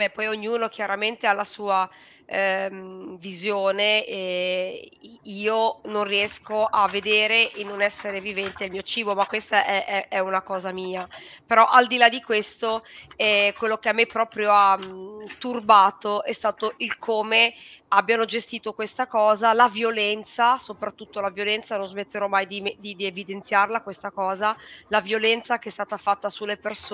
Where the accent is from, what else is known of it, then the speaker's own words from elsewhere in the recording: Genoa, Liguria, Italy; io sono di Genova